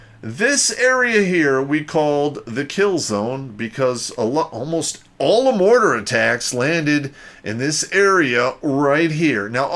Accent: United States; basically American food, which I'm a fan of since I'm an American.

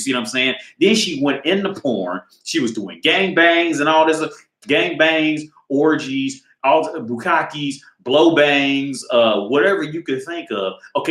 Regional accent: United States; now in Prague, Czech Republic; because I grew up in America, and America things are very much more spread out. Where here, everything's, you know, in Prague, it's all condensed, man.

